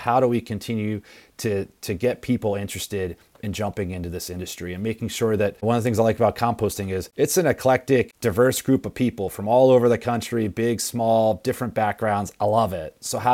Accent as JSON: {"language": "English", "region": "Maryland", "country": "United States", "said": "In my home state of Maryland, we have no composters on the EPR advisory committee."}